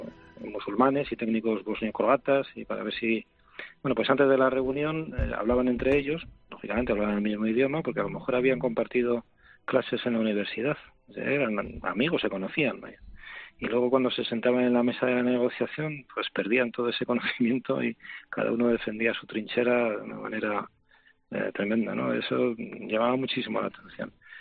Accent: Spain; porque somos españoles.

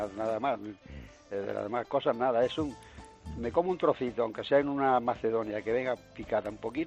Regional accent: Fiñana, Andalusia, Spain; Yo soy de Fiñana.

